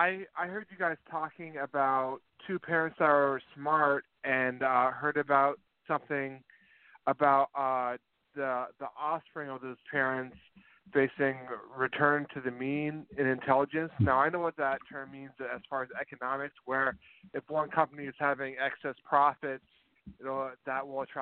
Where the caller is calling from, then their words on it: Jacksonville, United States; from Jacksonville.